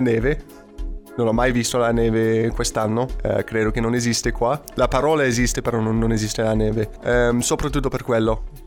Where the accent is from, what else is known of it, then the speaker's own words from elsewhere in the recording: Canada; now in Cagliari, Italy; Io darei 5 perché sono cresciuto in Canada e poi in Canada non c'è paragone.